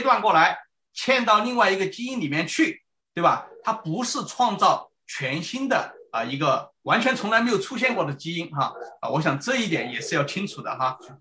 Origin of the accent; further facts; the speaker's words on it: China; 你知道我们中国人算时间都是什么？